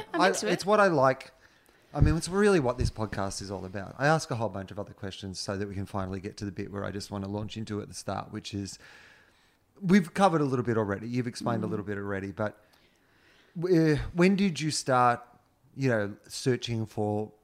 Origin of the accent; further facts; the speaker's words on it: Denison, Victoria, Australia; I'm from Denison. You know, we were all from really sort of places where there was a lot of boredom.